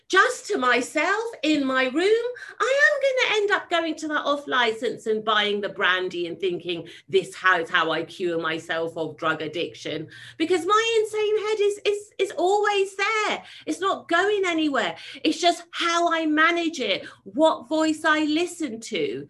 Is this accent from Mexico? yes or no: no; Freetown, Western Area, Sierra Leone; this addict's not using, because I'm a girl from Freetown and I'm enjoying my freedom.